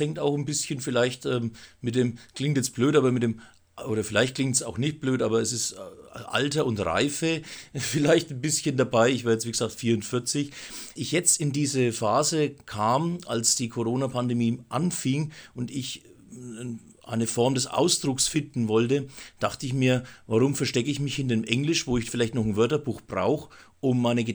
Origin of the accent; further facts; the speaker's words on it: Bavaria, Germany; accent: Franconian; first language German; Ja, auch wenn ich als Franke da einen gewissen Einschlag habe vom Deutschen, aber ich versuch's in meiner Muttersprache.